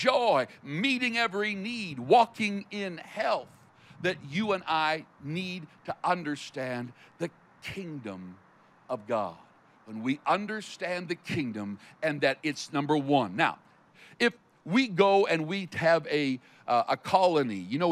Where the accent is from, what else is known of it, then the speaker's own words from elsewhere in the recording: Canada; But wherever I go as well, I'm a Canadian, which means Canada looks after me.